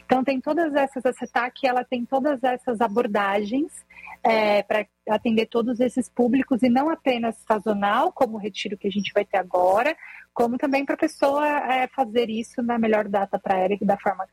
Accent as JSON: {"language": "Portuguese", "region": "São Paulo", "country": "Brazil", "said": "Eu vim de São Paulo, sou paulistana."}